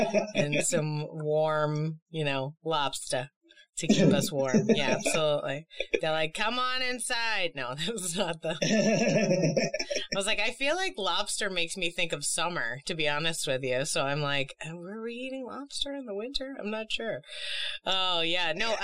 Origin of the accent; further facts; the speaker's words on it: Boston, Massachusetts, United States; Yeah, I'm originally from Boston, so I totally get you when it comes to snowsuits